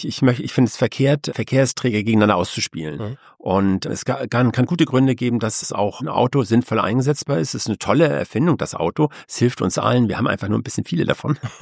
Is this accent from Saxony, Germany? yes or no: no; Kiel, Schleswig-Holstein, Germany; ich komme aus Kiel